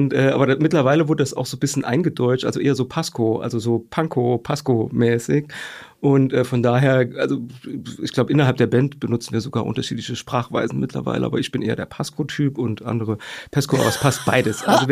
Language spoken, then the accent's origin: German; Saarland, Germany; ich bin auch weiterhin im Saarland zur Schule gegangen